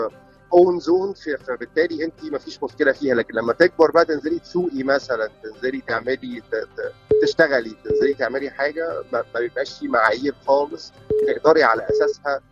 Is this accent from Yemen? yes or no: no; Monufia Governorate, Egypt; انا اسف، منوفيه بقى